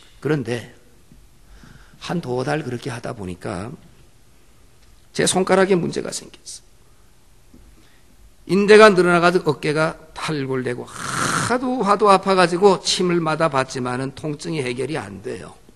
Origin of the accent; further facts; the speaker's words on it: Busan, South Korea; 내가 얼마 전에 우리 고향 부산 그래도 동네 온천장에 있는